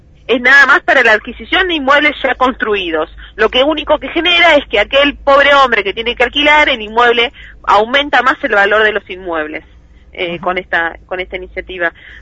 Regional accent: General Roca, Río Negro, Argentina; yo soy de General Roca, es un uh-huh. municipio pujante.

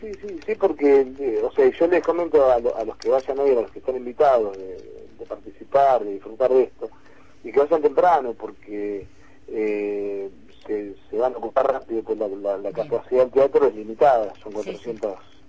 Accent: La Plata, Buenos Aires Province, Argentina; Somos nosotros, somos platenses

